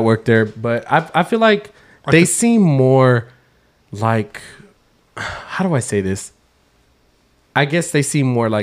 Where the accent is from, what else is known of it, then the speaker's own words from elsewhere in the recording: Texas, United States; I'm like, I can't, like, we're from Texas.